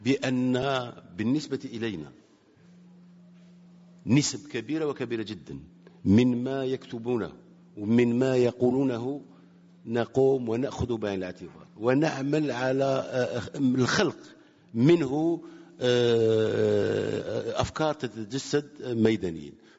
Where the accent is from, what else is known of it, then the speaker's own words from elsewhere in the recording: Algeria; وأنا متيقن بأننا كجزائريين كمجتمع جزائري نعتز بصحفيين وصحفياتنا